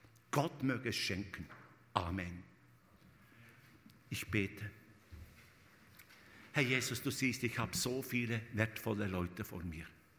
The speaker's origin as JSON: {"language": "German", "country": "Switzerland", "said": "Auch hier in Deutschland, bei uns in der Schweiz sowieso."}